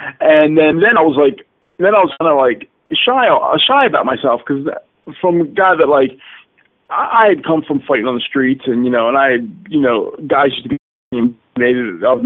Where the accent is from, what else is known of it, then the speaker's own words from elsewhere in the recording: Philadelphia, Pennsylvania, United States; I grew up always in Philadelphia